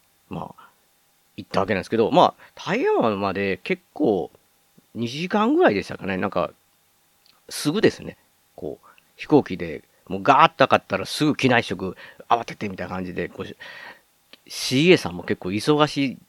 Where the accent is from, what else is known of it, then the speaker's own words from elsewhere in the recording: Osaka, Japan; 僕、大阪出身、だって出身で大阪に住んでるんですけど